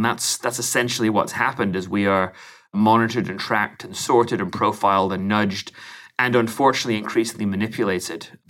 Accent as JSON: {"language": "English", "region": "England", "country": "United Kingdom", "moved": "yes", "lives_now": "United States", "said": "I'm an Englishman who's lived most of his life in the United States."}